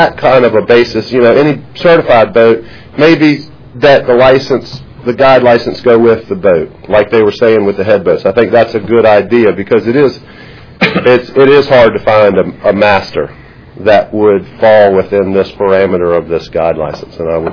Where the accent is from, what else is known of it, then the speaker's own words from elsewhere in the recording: North Carolina, United States; We're all guys from North Carolina.